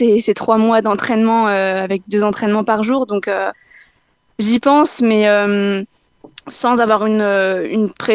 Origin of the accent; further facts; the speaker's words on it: Remiremont, Grand Est, France; moi, je suis née à Armiremont, j'ai fait toute ma scolarité ici. C'est une petite ville, j'ai tous mes repères